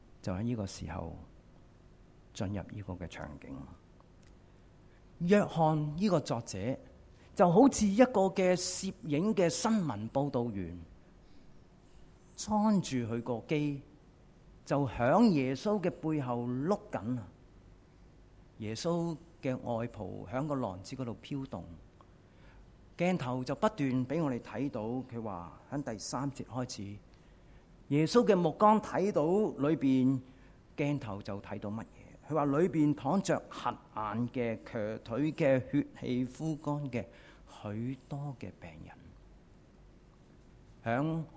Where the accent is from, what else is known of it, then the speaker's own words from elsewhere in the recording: Hong Kong; 其實我們香港人去外面十零日